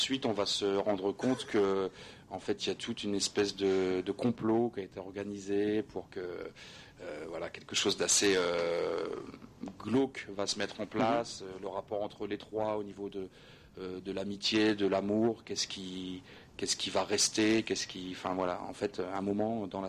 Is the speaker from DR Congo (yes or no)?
no; Cayeux-sur-Mer, Hauts-de-France, France; also born or lived in Paris / Amiens; on a habité sur Paris très longtemps, sur Amiens aussi, mais moi, je suis de la baie de Somme, je suis de Cailleux, et en fait, on est revenu ici